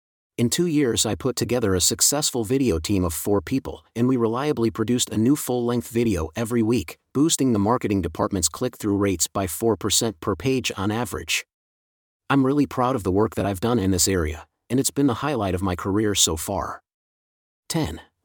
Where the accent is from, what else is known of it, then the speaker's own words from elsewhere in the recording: New Hampshire, United States; a local freshwater lake in my home state of New Hampshire when I was in high school